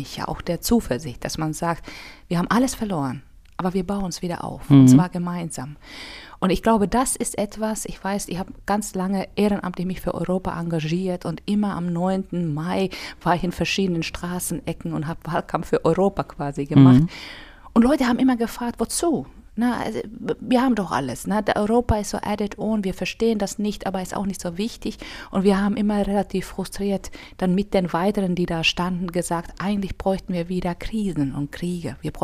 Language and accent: German; Finland; German is a second language; now in Münster, Germany; Ich war in einer Schule, wo ich in Finnland Deutsch schon ab der ersten Schuljahr hatte. Oh. Also das war wirklich, wir hatten Schwedisch und Deutsch ab der ersten Schuljahr.